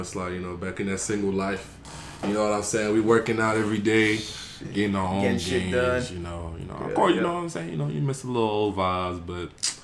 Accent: Douala, Littoral, Cameroon; moved away; Hey, you know, I'm from Douala, Cameroon. … It don't translate to nothing. But it go hard in there, you know the vibes.

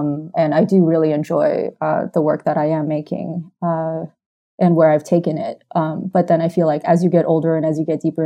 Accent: California, United States; I had a pretty positive experience with friends and growing up in California.

